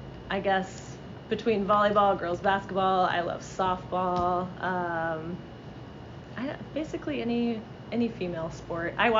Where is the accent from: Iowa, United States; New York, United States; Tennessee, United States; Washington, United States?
Iowa, United States; Indianola; I am originally from Indianola, so not too far away, but I graduated from Indianola.